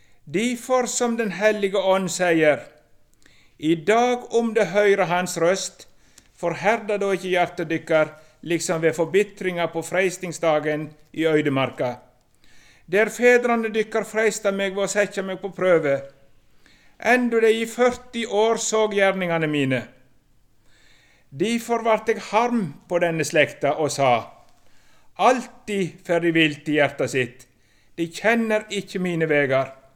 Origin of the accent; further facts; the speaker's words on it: Vestland, Norway; accent: Hordaland dialect; now in Sogn, Norway; og kommer bort ifra... Jeg er hordalending som bor i Sogn, så hva jeg synes jeg har mest av, det er nok hordalandsdialekt, men det er vel gjerne litt islett av Sogn av og til.